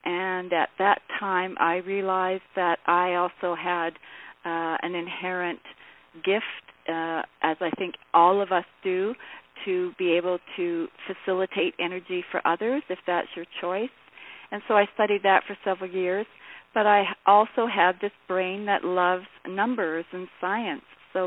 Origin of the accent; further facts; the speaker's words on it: British Columbia, Canada; I was born in 1957 on Vancouver Island in British Columbia, which is on the west coast of Canada, to a French-Canadian father and a very British-English mother, and a lovely part of Vancouver Island that was very natural